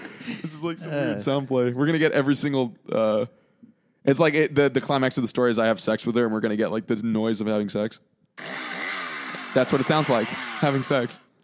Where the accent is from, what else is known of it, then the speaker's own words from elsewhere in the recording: Orange County, California, United States; He's from Orange County, and so am I. I hate hipsters too, but like we're from Orange County, and we never hung out with people like that.